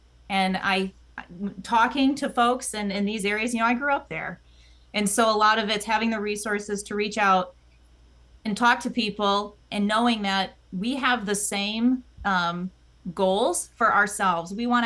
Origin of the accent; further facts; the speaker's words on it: Traverse City, Michigan, United States; It is the largest congressional district in Michigan, and it's where I grew up. So I grew up in Traverse City in Sheboygan, like you said, fifth generation.